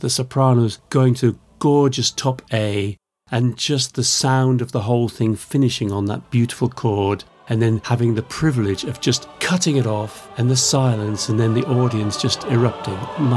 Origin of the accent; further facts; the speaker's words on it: Newcastle, North East England, United Kingdom; Yeah, we keep going back there because that's where I come from. I come from Newcastle.